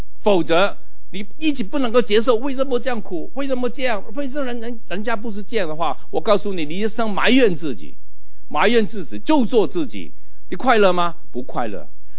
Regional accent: Hong Kong; 有两句话我们中国人很喜欢讲，起码我们香港人很喜欢讲的

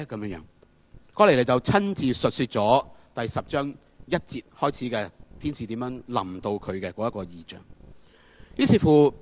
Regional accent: Hong Kong; 作为香港人的我，作为今日在中国这个时代的香港

